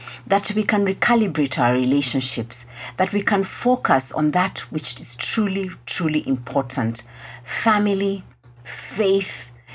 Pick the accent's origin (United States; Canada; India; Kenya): Kenya; you know, I'm Kenyan, and I have found that as Kenyans, one of the things we do is we downplay the things that have gone well.